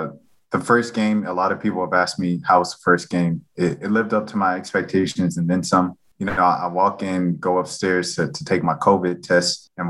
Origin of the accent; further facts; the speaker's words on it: Atlanta, Georgia, United States; And I'm from Atlanta. So like, you know, when Deion poured the Gatorade or the ice, whatever it was in the locker room on the reporter, like, so I know all of that.